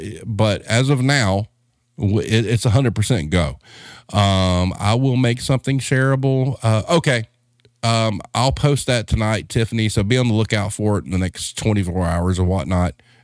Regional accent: the South, United States; But I think this will be better because we're from the South, and I think it's more our people.

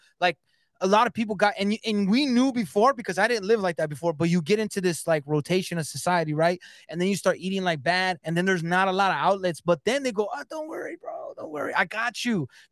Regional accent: California, United States; now in Michigan, United States; I'm in Michigan now because I'm originally from Cali, so I call it sodas.

